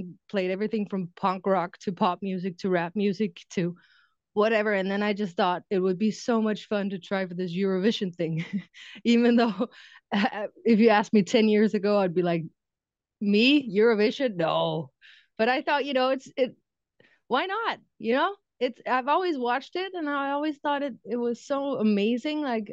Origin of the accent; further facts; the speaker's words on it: Denmark; I'm from Denmark. My dad's Lebanese. I live in the countryside with my twin boys and my boyfriend